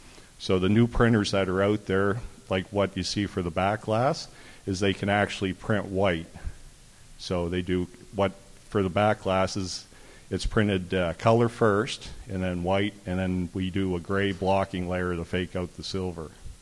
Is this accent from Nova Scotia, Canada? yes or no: yes; Halifax, Nova Scotia, Canada; So if you don't know, I'm from Halifax, Nova Scotia, Canada.